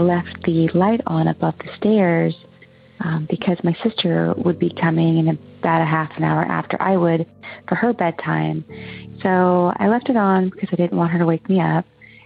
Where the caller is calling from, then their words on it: Oregon, United States; I'm calling from Oregon.